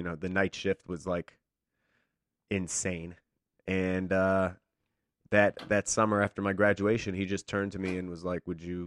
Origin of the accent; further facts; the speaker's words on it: Oak Park, Illinois, United States; I grew up on the West Side in Oak Park, which is known for its Frank Lloyd Wright homes and the birthplace of Ernest Hemingway.